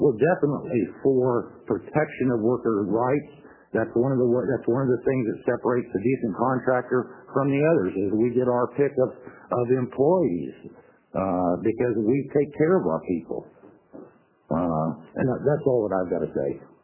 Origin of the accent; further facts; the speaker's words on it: Albany, Oregon, United States; I'm from Albany, Oregon.